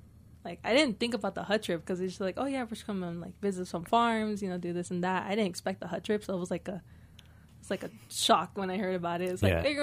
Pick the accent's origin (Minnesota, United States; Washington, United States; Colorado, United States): Colorado, United States; also born or lived in Phoenix, Arizona; I was born in Phoenix, Arizona, okay. So I was born over there and raised over here in Colorado at age 5 or 6, I want to say.